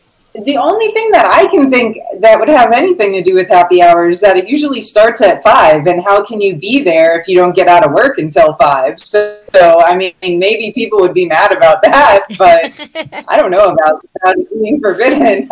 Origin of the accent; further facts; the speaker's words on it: Massachusetts, United States; I have to say, I'm from Massachusetts.